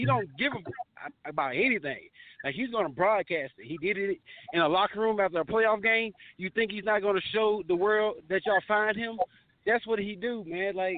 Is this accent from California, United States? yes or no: no; Pittsburgh, Pennsylvania, United States; I'm from Pittsburgh, Pennsylvania.